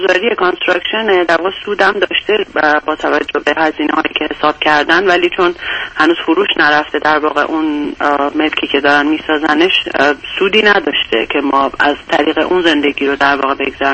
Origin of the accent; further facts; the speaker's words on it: Iran; moved away as an adult; ما از وقتی که از ایران اومدیم اینجا